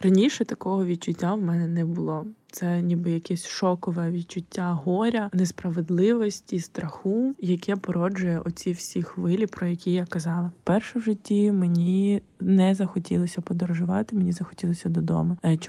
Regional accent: Kyiv, Ukraine; now in Turkey; я з Києва, але вийшло так, що війна мене застала в Туреччині.

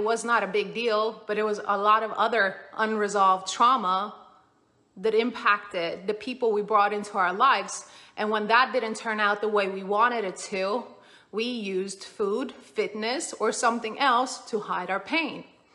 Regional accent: Sweden; We would travel, because I grew up in Sweden. We would travel to Croatia and Bosnia every summer

